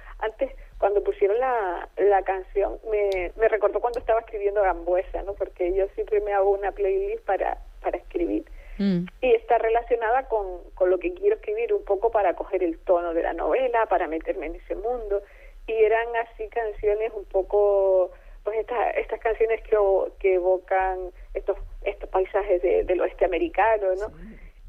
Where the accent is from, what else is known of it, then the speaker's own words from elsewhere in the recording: Canary Islands, Spain; que es casi seguro de donde procedemos los primeros pobladores de Canarias